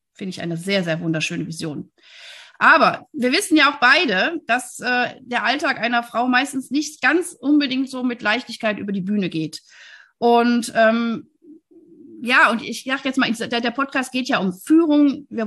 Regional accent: Wuppertal, North Rhine-Westphalia, Germany; Ich komme ja aus Wuppertal, deswegen, ich liebe alles, was aus dem Rheinland ist.

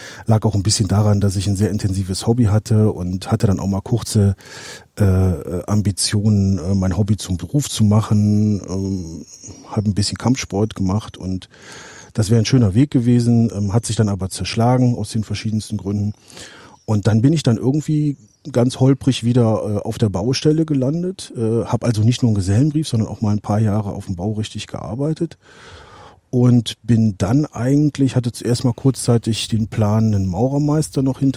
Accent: Alsdorf, North Rhine-Westphalia, Germany; ich komme hier aus dem Raum Aachen, ursprünglich aus Alsdorf, habe jetzt ein kleines Ingenieurbüro, klassischer Einzelkämpferstatus in Herzogenrath.

